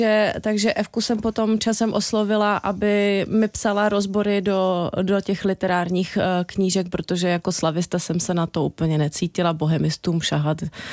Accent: Vysoké nad Jizerou, Liberec Region, Czechia; A nakonec to dopadlo tak, že jsme první omalovánky o Vysokém nad Jizerou, o mém rodném městě, vydali před 10 lety.

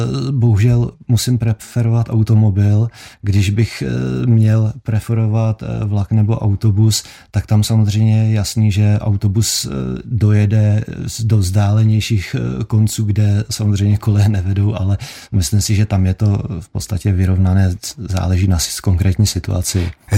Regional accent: Kdyně, Plzeň Region, Czechia; Já jsem rodák z Domažlicka, konkrétně ze Gdyně.

